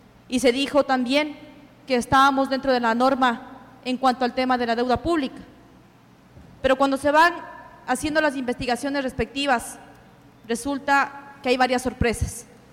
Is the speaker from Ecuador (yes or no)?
yes; Ecuador; Yo debo mencionar como ecuatoriana que nosotros también estamos pasando por momentos muy complicados en nuestro país